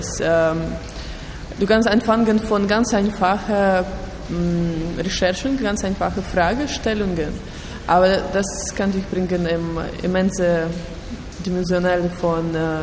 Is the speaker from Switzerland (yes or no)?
no; Russia; Ich bin aus Russland. Ich habe in St. Petersburg studiert